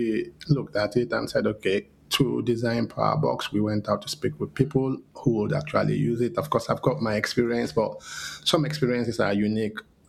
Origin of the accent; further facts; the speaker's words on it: Nigeria; I grew up in Nigeria, so I experienced this firsthand.